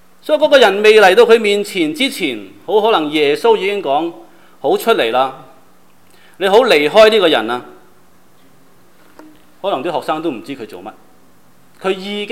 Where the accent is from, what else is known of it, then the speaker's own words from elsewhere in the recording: China; 对我们中国人特别有意思，因为我们都很怕风水的